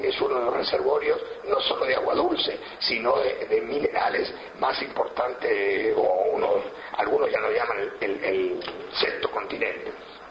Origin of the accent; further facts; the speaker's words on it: Argentina; El día que nosotros, como argentinos, tengamos una política de Estado en materia internacional